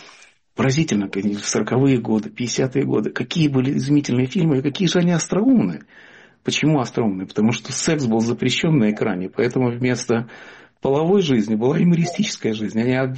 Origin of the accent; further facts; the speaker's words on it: Riga, Latvia; now in New York, United States; Я вырос в Риге, считаю себя рижанином до сих пор, потому что Рига заложила основы моей эстетики и этики.